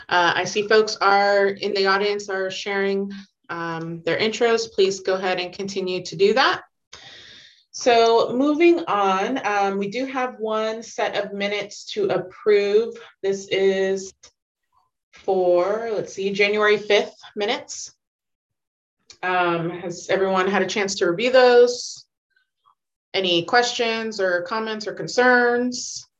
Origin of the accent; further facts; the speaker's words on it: Portland, Oregon, United States; I'm from Northeast Portland.